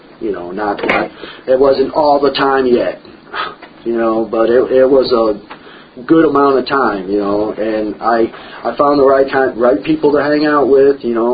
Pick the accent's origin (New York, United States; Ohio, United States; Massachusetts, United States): Ohio, United States; And this is up in Ohio. I was born and raised in Ohio.